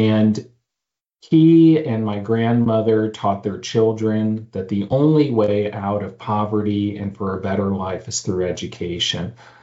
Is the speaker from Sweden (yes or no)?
no; Missouri, United States; that I would go to a small community, probably a rural community, like the one I grew up in Missouri.